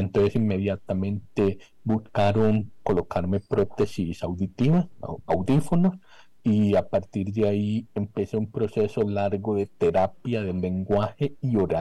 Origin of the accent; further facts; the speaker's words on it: Costa Rica; bueno, yo soy costarricense, crecí acá.